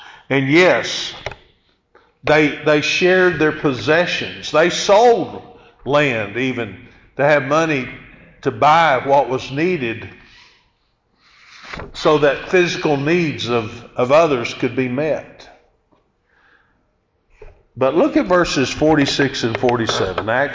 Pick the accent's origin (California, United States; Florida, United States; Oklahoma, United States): Oklahoma, United States; Hilton; I've told you before that I grew up in the Shell Street Church of Christ in Hilton, Oklahoma.